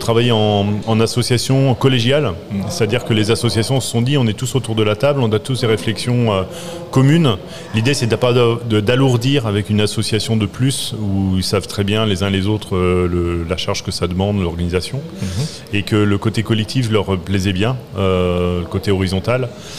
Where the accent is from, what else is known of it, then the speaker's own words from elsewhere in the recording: France; Moi, je suis français, évidemment.